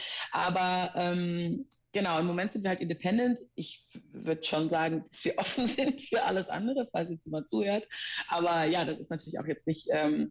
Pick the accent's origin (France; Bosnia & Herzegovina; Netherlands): Netherlands; Amsterdam, North Holland; now in Germany; ich bin geboren und aufgewachsen in Amsterdam. Meine Mutter ist allerdings Deutsche und kommt aus dem Pott